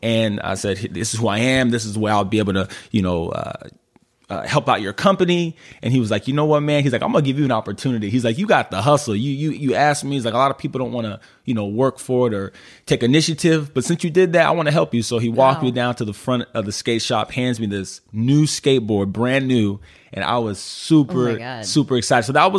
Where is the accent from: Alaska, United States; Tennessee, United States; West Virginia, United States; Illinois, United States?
Alaska, United States; I'm born and raised in Alaska, and when I was younger, I was super, super hyper